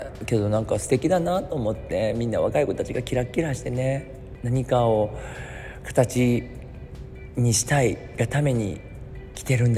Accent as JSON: {"language": "Japanese", "region": "Osaka", "country": "Japan", "said": "僕は大阪なんですよとかも話しながら"}